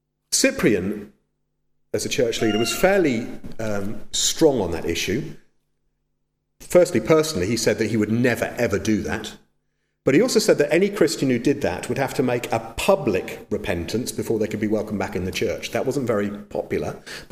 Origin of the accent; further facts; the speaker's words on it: United Kingdom; I'm very British, I admit it